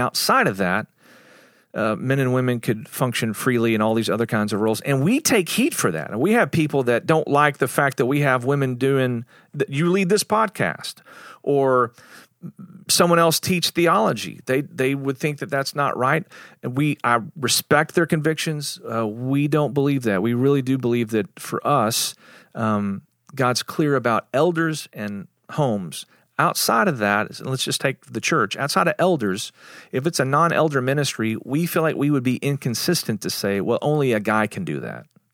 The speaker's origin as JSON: {"language": "English", "town": "League City", "region": "Texas", "country": "United States", "said": "Specifically, you're from Friendswood, that's your polis. I'm from League City, that's my polis."}